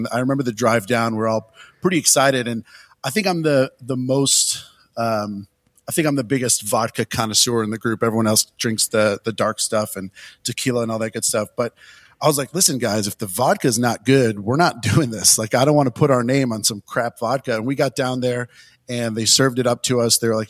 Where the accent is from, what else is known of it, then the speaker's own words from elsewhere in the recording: Detroit, Michigan, United States; But I'm from Detroit, so my influences were always, you know, more Motown.